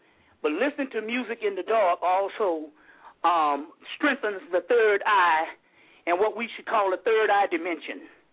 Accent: Mullins, South Carolina, United States; I'm from Mullins, and a lot of root people in Georgetown.

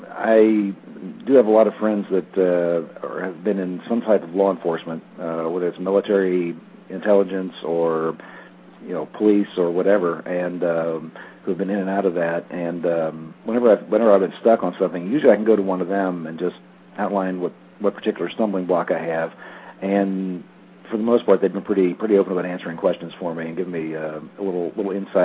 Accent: Cleveland, Ohio, United States; originally I grew up around the Cleveland, Ohio area

